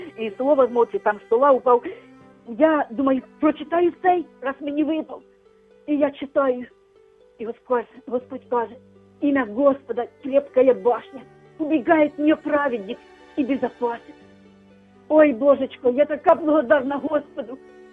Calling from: Kyiv, Ukraine; Я з Києва дзвоню вам, телефоную вам.

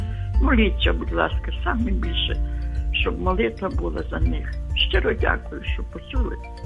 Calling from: Lviv, Lviv Oblast, Ukraine; Я з Львова.

